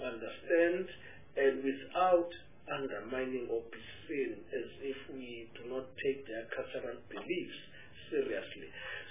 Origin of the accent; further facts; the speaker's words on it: Eastern Cape, South Africa; Even I know, I'm from the Eastern Cape, that a mother between 0 and 7 days, a father can't even go inside that room because it's where the mother is.